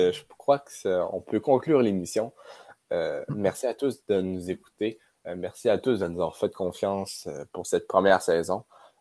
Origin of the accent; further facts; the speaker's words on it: Quebec City, Quebec, Canada; C'est porté vers ma ville natale, la ville de Québec.